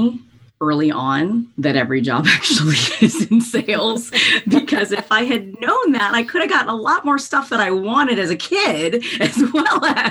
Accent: the South, United States; I was raised in the South, raised as a very, you know, Southern woman, which I love.

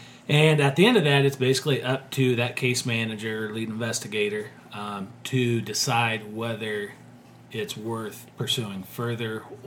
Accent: Illinois, United States; I grew up in West Central Illinois.

